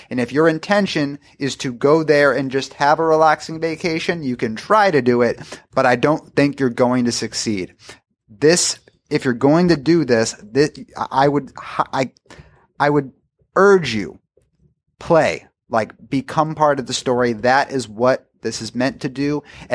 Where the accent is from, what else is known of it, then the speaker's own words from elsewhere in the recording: Orlando, Florida, United States; from Orlando.